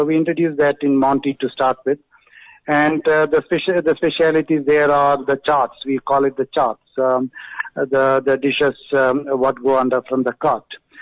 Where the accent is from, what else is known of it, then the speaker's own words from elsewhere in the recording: South India, India; because I come from South and that's where all the recipes are dovetailed for that particular taste